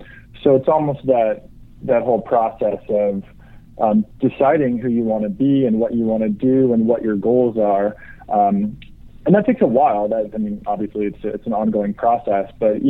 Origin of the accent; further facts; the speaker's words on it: Canada; I'm Canadian, so I can opt out of political discussions.